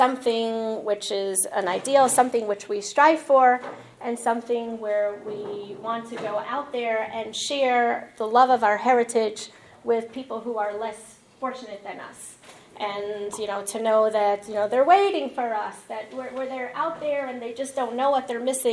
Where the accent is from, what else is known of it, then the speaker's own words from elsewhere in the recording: Forest Hills, New York, United States; I grew up in Forest Hills. My father was a member of the yeshiva.